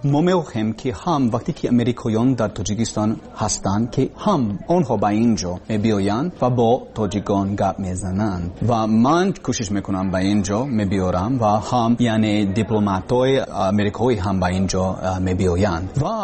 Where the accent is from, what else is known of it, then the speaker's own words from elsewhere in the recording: Texas, United States; born there; Persian is a second language; من زادگاهم تکساس، ایالت تکساس و در آنجا در دانشگاه تکساس در شهر آستن در تاکتی تکساس تحصیل میکردم